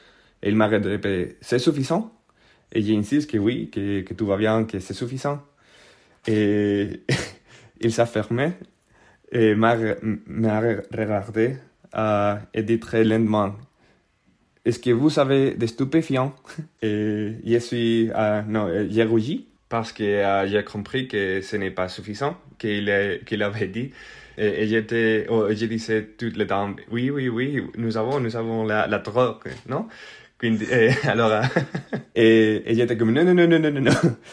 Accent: Spain; French is a second language; moved away as an adult; now in Geneva, Switzerland; Et je viens de l'Espagne et je suis un ingénieur qui a commencé à travailler à Genève.

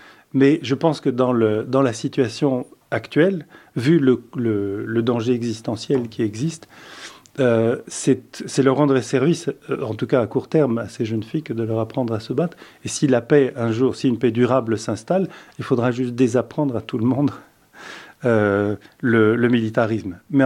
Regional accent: Belgium; born there; moi, je suis né ici en Belgique, mais mes parents sont nés en Belgique. Ma famille est arrivée de Turquie dans les années 20. Je suis européen. Je suis européen de naissance. Je suis même allé à l'école européenne ici.

